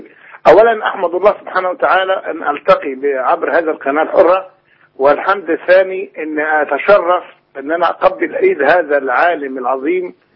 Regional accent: Egypt; من حقي كمصري أحب بلدي

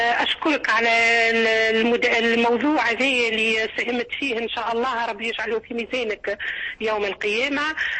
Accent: Tunisia; وأنا أريد أن أتكلم عن بلادي تونس

